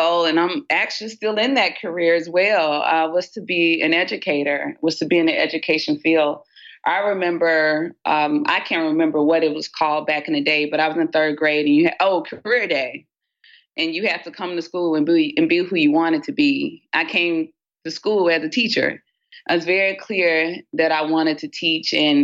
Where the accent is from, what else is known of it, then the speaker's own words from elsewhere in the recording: Batesville, Mississippi, United States; In the big city of Batesville, Mississippi, for all of those who have not traveled there, Batesville, Mississippi sits in North Mississippi, small town, very communal, very village oriented.